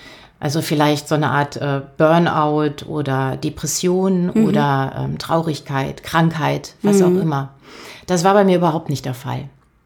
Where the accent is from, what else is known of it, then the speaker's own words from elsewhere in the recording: Germany; born there; Also geboren bin ich in einer Kleinstadt an der holländischen Grenze und wollte damals dann, als ich Abi gemacht habe, unbedingt nach Berlin. Das bin ich dann auch, oder habe ich dann auch gemacht, habe hier eine Zeit lang studiert